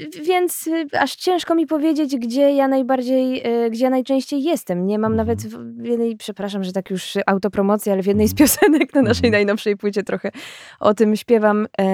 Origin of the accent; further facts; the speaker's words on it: Warsaw, Masovian Voivodeship, Poland; bo urodziłam się w Warszawie i z Warszawą bardzo dużo mnie łączy. I tutaj chodziłam do liceum, do gimnazjum, na studia.